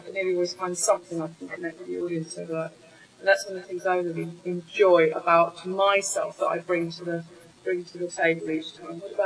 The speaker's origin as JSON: {"language": "English", "region": "South East England", "country": "United Kingdom", "tie": "born or raised there", "also_born_or_lived": "Canada", "said": "ended up being brought up in a sort of commune in Sussex. And I speak the way I do, and how I present myself to the world is actually a device, if you like, because it's nothing to do with my background."}